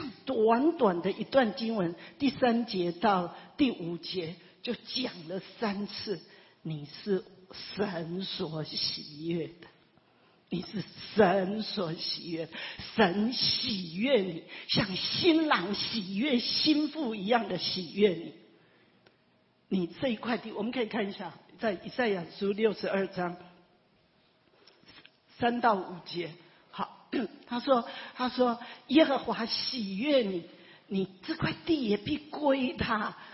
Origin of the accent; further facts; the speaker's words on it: Taiwan; 就像我们台湾人那每一个名字都是